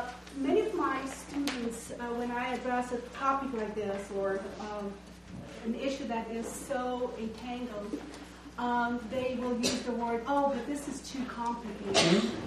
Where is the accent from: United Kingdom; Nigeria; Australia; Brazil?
Brazil; now in Decorah, United States; I am originally from Brazil, and I am currently teaching at Luther College in Decorah, Iowa.